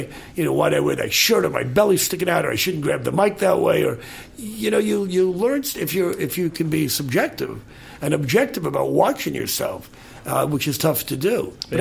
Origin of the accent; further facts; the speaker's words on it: California, United States; a few people clap because I was from the Bay Area.